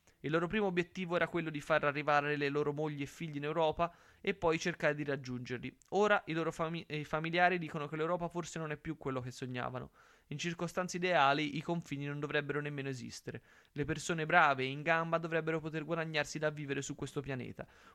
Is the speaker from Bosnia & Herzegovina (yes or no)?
yes; Bosanski Petrovac, Federation of Bosnia and Herzegovina, Bosnia & Herzegovina; Io sono originario di Bosanski Petrovac, una città di confine attraversata dai migranti in viaggio verso Bihać.